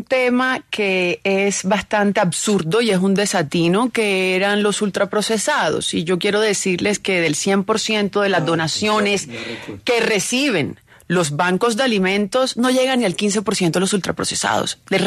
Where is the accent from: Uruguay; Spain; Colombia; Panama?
Colombia; Montería, Córdoba; born there; Yo nací en Montería, Córdoba.